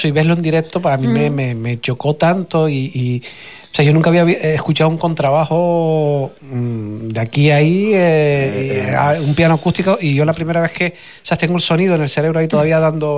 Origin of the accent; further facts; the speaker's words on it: Canary Islands, Spain; lo que me cambió la visión de la música fue cuando salí de aquí de Fuerteventura, que me fui a Madrid